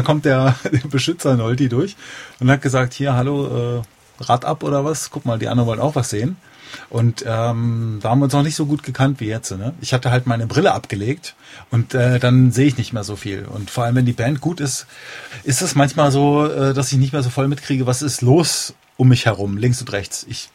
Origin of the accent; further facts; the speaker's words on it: Berlin, Germany; Ich bin ja hier in Berlin groß geworden